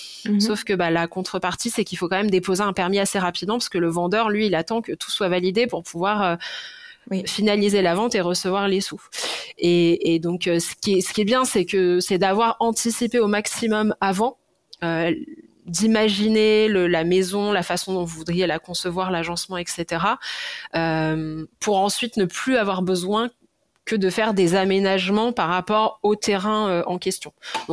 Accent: Lyon, Auvergne-Rhône-Alpes, France; nous, on vient de Lyon

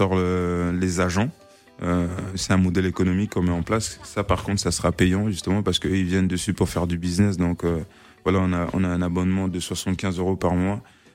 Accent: Central African Republic; now in France; j'ai opté pour mon pays d'origine qui est la Centrafrique

